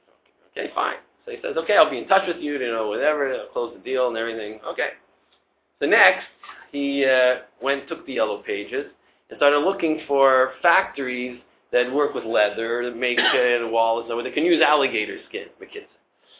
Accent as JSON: {"language": "English", "region": "Connecticut", "country": "United States", "tie": "born or raised there", "said": "I grew up in Connecticut, you know, my family is storekeepers, whatever."}